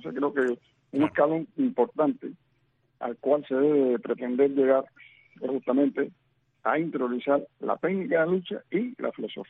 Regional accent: Cuba; o sea, como somos los cubanos, muy sí, emocionales, muy sí, emotivos

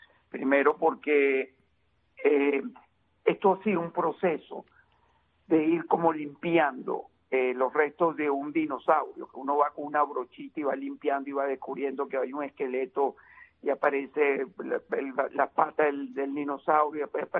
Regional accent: Venezuela; y eso mismo que estamos nosotros viendo como venezolanos

